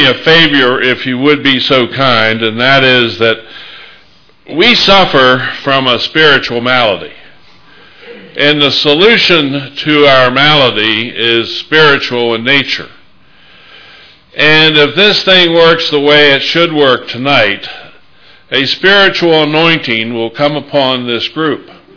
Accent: Hagerstown, Maryland, United States; I am from Hagerstown, Maryland

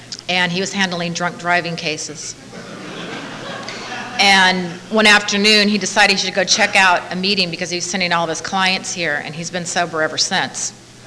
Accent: San Bernardino, California, United States; Well, I'm Eskimo. The other half is German and Irish. I grew up in San Bernardino.

